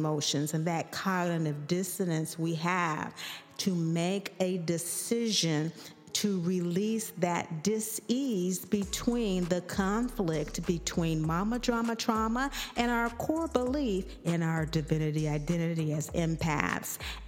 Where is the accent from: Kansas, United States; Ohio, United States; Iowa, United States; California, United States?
Kansas, United States; from Kansas. I grew up and went to college